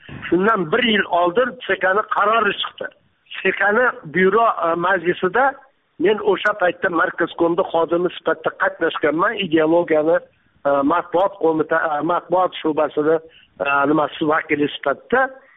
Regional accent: Jizzakh, Jizzakh Region, Uzbekistan; Mirzacho'l 49-yi yilda biz ko'chib kelganmiz. Jizzaxdan tog'lar orasidan go'zal vodiydan to'qaylarning ichiga. Mirzacho'l degan joyga ko'chib kelganmiz.

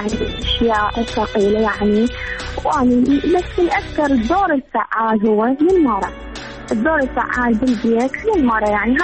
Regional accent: Najaf, Najaf Governorate, Iraq; من النجف، وخريجة معهد معلمات،

